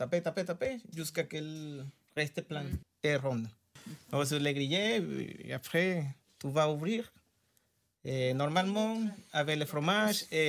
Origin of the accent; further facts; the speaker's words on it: San Juan de los Morros, Guárico, Venezuela; French is a second language; San Juan de los Morros. Il s'appelle San Juan de los Morros parce qu'il y a une grande montagne très belle.